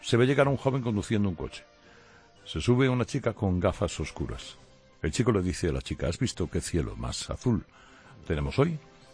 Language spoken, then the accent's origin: Spanish; Spain; Soy de España.